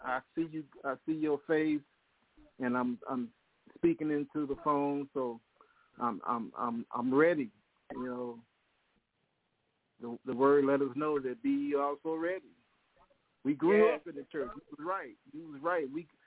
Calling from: Detroit, Michigan, United States; I'm coming from Detroit, Michigan, speaking to you on the airwaves

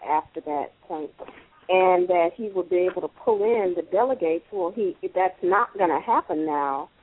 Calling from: Texas, United States; I'm calling in from Texas

